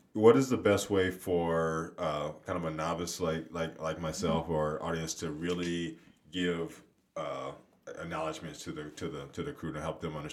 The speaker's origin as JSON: {"language": "English", "region": "the South", "country": "United States", "said": "I'm from the South, and as soon as you said New Orleans, I got really hungry"}